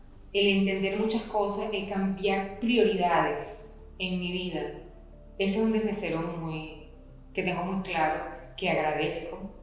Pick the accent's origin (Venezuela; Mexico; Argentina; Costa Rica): Venezuela; Caracas, Capital District; born there; Yo nací en Caracas, pero ese pueblo yo lo adopté como mío y es Caracas y Caribe.